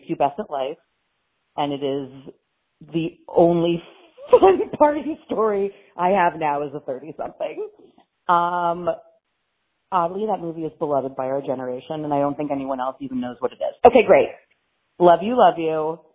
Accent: Washington, District of Columbia, United States; I was in it as an 11-year-old growing up in Washington, D.C., who desperately wanted to be an actor.

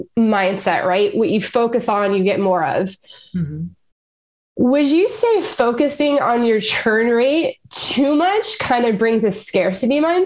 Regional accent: Midwest, United States; I'm from the Midwest, so it probably sounds like I'm saying T-U-R-N, but we're talking C-H-U-R-N

